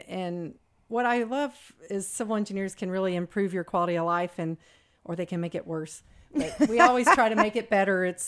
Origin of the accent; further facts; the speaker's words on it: Port Arthur, Texas, United States; now in Dallas, United States; I'm a proud lifelong conservative Republican, proud lifelong Texan. I was born and raised in Port Arthur.